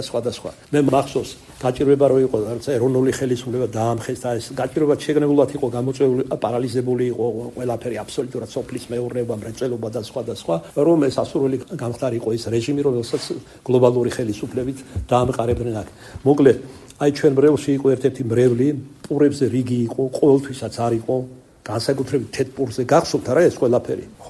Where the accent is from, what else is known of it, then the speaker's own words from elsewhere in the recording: Kartli, Georgia; საქართველოდან ვარ ქართლელი ვარ